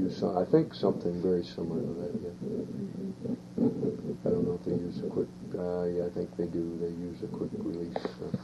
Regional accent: British Columbia, Canada; I was born and raised in Okanagan

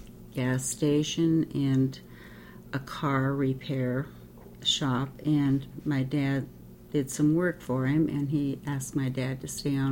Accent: New Leipzig, North Dakota, United States; born there; also born or lived in Montana; And I was born in New Leipzig, North Dakota, in February 21st, 1937. And my parents moved to Montana when I was about 2 months old.

